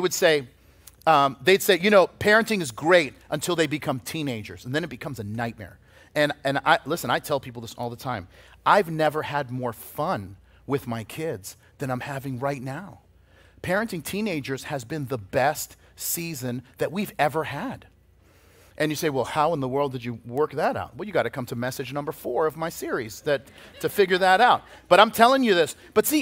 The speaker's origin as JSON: {"language": "English", "town": "Boston", "region": "Massachusetts", "country": "United States", "tie": "born or raised there", "said": "Now, growing up in Boston, we had every season brought an opportunity to do something different."}